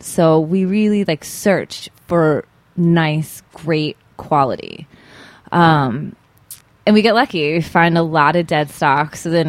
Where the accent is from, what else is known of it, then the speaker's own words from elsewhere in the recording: Tennessee, United States; also born or lived in Alabama; We always had hunting dogs, you know, growing up in Tennessee. So I always had bigger dogs. And then when I was in Alabama